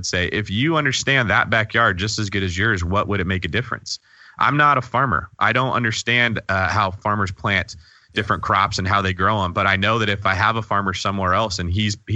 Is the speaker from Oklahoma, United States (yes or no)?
no; California, United States; So if I wanted to go buy in Boise, Idaho as a Californian, I was calling some broker I didn't know.